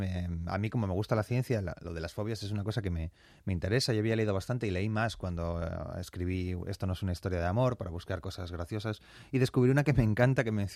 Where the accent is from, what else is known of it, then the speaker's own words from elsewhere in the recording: Bilbao, Basque Country, Spain; porque yo soy de Bilbao, no puedo entrar y decir